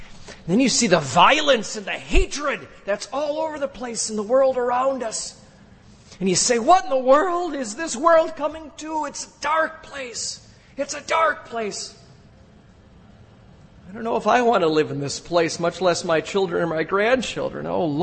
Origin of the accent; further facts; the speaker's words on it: United States; After all, I'm American.